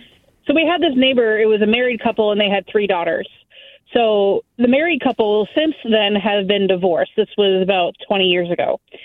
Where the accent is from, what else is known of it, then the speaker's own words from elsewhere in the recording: Kingston, Washington, United States; So I grew up in Kingston, Washington, and we had this neighbor.